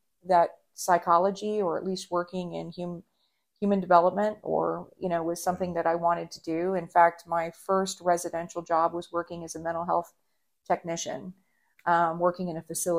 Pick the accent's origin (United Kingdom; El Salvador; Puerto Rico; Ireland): Puerto Rico; born there; also born or lived in South America / Africa / Europe / Thailand; My childhood, I lived all over the world. I was born in Puerto Rico